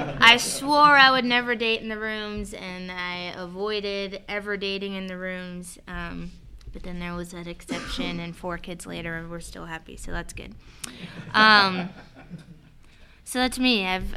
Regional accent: Katy, Texas, United States; I am from Katy, and my home group is Surrender to Win in Katy, Texas. I got clean when I was 17 years old. Today I have 13 years clean. I'm 30

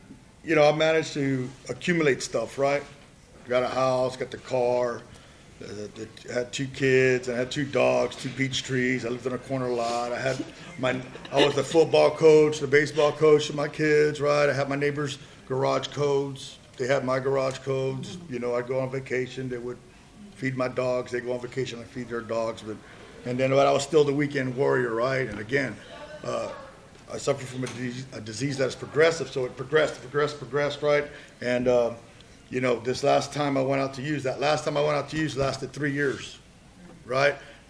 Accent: Corpus Christi, Texas, United States; I'm an addict. I'm from Corpus Christi.

